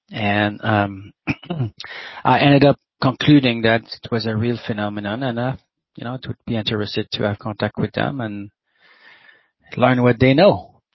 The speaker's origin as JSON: {"language": "English", "region": "Quebec", "country": "Canada", "tie": "born or raised there", "second_language": "English", "said": "I was born in Quebec suburb. Until 22, and I was Catholic, you know, I was brought Catholic"}